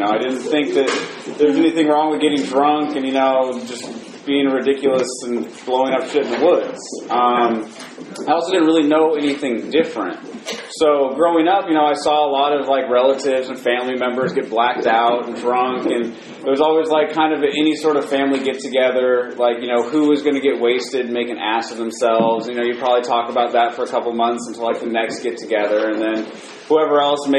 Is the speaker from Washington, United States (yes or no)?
yes; Washington, United States; Right off the bat, I grew up in Seattle, Washington, in a small town right outside of Seattle.